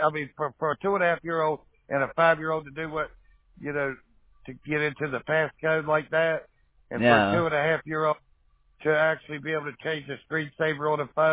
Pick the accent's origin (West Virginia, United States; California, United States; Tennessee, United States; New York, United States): West Virginia, United States; No, I'm from West Virginia originally.